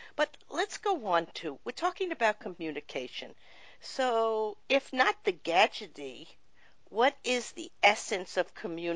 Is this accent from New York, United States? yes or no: yes; Brooklyn, New York, United States; I have. I grew up in Brooklyn also.